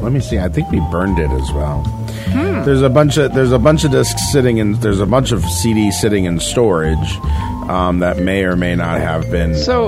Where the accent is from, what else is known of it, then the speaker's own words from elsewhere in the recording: Minnesota, United States; I'm from Minnesota. I got a cold.